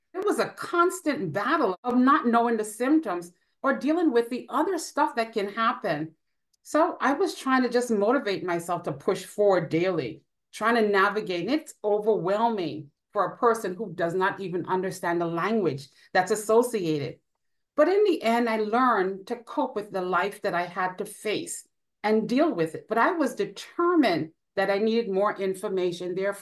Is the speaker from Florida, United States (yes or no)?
yes; North Lauderdale, Florida, United States; I'm from North Lauderdale, Florida.